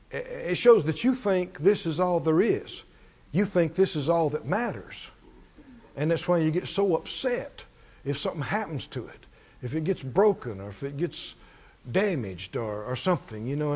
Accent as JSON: {"language": "English", "region": "the South", "country": "United States", "tie": "born or raised there", "said": "I mean, you know, I grew up in the South and the country, and we were all hot rod heads around there"}